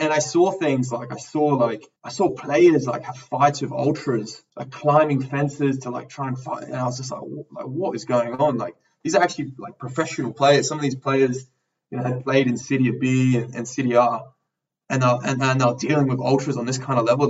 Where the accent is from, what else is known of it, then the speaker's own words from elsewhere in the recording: Sydney, New South Wales, Australia; So I grew up in Sydney. A part of Sydney, which is the St. George area, has quite a lot of European influence, a lot of former Yugoslavian nations there, Croatians, Serbians, Italians as well, Greeks.